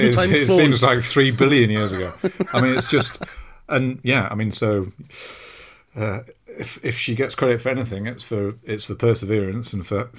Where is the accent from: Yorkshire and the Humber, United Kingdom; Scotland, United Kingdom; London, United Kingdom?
London, United Kingdom; As a Londoner, I'd go to Chelsea or Tottenham games and I'd never experienced anything like it.